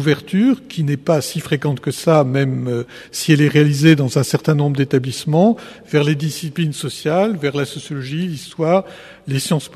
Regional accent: France; nous sommes, en tant que Français

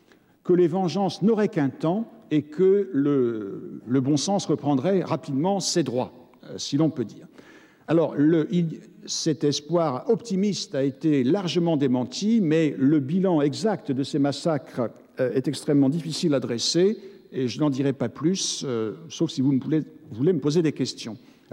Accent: France; Et pouvons-nous, en tant que Français, leur reprocher d'avoir refusé de trahir la France ou de trahir des Français ?

